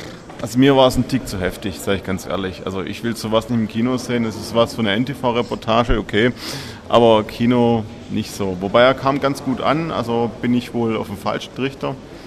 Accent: West Germany, Germany; Und ich habe mich als Westdeutscher so ein bisschen in Schwarzwald versetzt gefühlt.

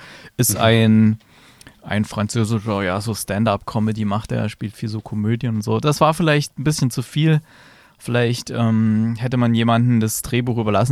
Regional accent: Germany; Hier steht Nationalität französisch. Na gut, das habe ich ja auch. Trotzdem bin ich Deutscher.

